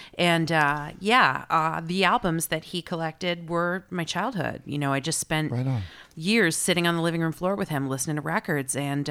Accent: New York, United States; now in Los Angeles, United States; I am in Los Angeles. That's where I live now. I'm from New York. Most people still think I live there, but I have lived in LA for 5 years now.

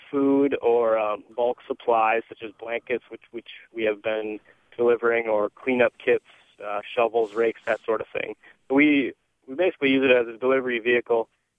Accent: Iowa, United States; A lot of people see we're from Iowa. They know of the floods that have occurred there.

